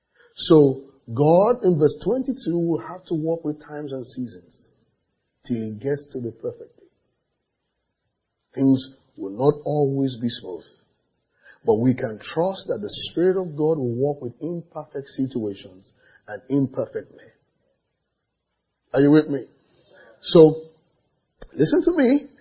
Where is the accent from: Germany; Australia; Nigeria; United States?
Nigeria; I'm Nigerian. I can't speak Hebrew.